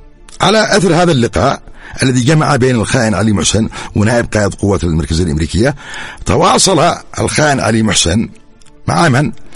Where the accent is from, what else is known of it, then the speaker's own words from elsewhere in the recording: Yemen; يقولون متواجد عندنا في اليمن